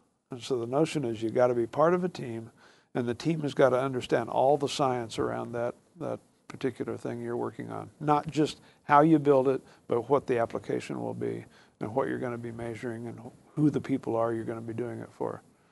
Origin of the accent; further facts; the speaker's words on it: Colorado Springs, Colorado, United States; I'm from Colorado Springs.